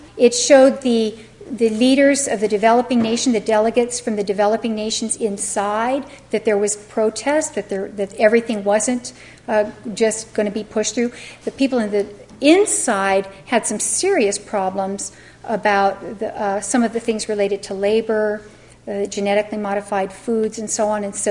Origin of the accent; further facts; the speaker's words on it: Oroville, California, United States; Oroville, California, my hometown